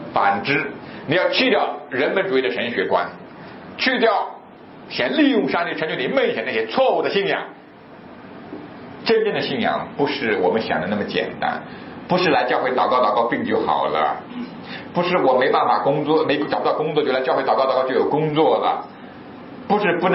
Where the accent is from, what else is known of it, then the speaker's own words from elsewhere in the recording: Jiangsu, China; 原来我老家在苏北那里